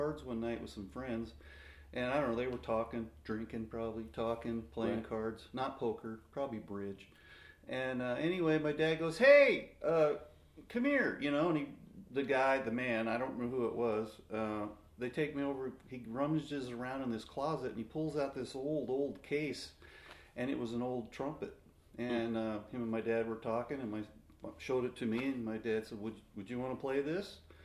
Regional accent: El Paso, Texas, United States; born there; I was born in El Paso in 1954.

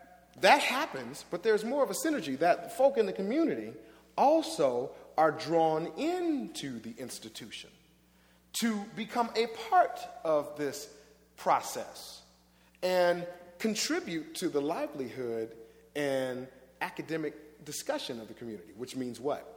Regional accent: Los Angeles, California, United States; And I was raised in the Watts section of Los Angeles, California. Everybody I knew went to church.

